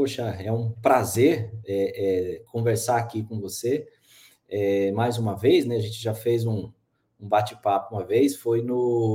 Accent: Paraná, Brazil; Eu sou do Paraná, eu sou natural do Paraná

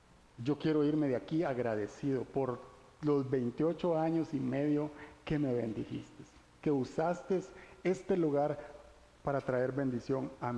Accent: Guatemala; nosotros somos de Guatemala y vivimos en este lindo país

